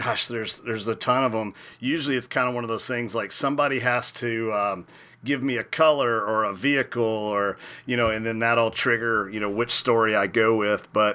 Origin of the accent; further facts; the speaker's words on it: Kentucky, United States; But I grew up in Kentucky, and honestly, growing up as a kid, we didn't even have whitetails. I'm 46 years old. So when I was a teenager, we didn't even have whitetails in central Kentucky.